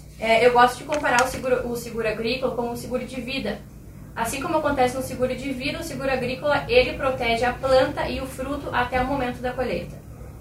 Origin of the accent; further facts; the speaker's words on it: Brazil; E eu acho que nós, como brasileiros, todos nós sabemos a importância do nosso agronegócio